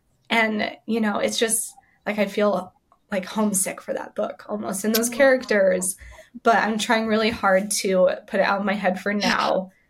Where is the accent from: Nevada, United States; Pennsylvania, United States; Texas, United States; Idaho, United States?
Nevada, United States; I'm not. I'm from Nevada. I grew up outside Vegas. I graduated from high school, I went to college in Colorado.